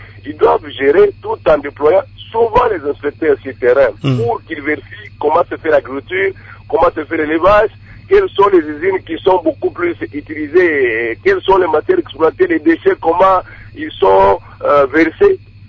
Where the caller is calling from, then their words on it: Kasaï-Central, DR Congo; Territoire d'Ndemba. J'ai quitté Kananga.